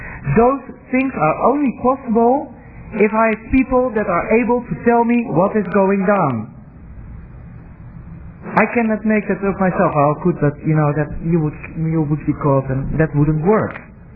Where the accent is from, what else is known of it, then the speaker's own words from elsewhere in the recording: Netherlands; English is a second language; As I told you, I'm from the Netherlands, and we're a fringe country in Europe.